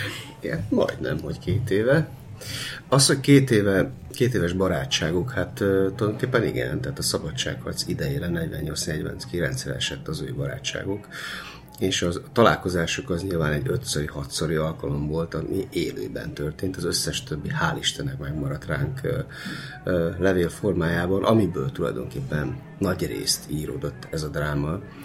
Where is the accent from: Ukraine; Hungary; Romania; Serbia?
Serbia; Subotica, Vojvodina; Én Kárpát-medencei magyar vagyok.